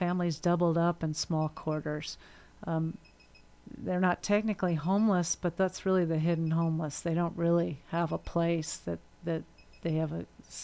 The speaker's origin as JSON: {"language": "English", "town": "Seattle", "region": "Washington", "country": "United States", "said": "I know I'm from Seattle area."}